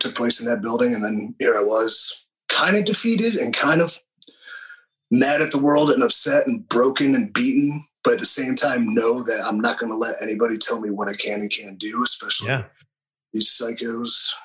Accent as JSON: {"language": "English", "town": "Willoughby", "region": "Ohio", "country": "United States", "tie": "born or raised there", "said": "East of it, Willoughby."}